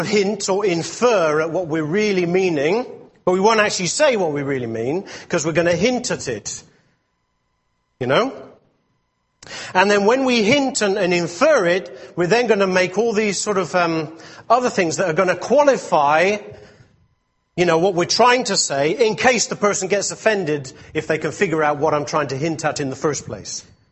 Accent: England, United Kingdom; The thing is, now, I'm English, and I often look at things from an English point of view. And we in England have developed a new way of speaking

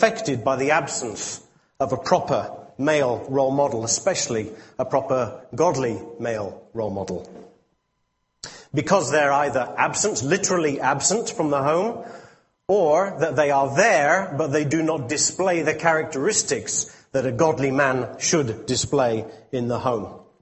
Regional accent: England, United Kingdom; I have been brought up as an English person within the English culture

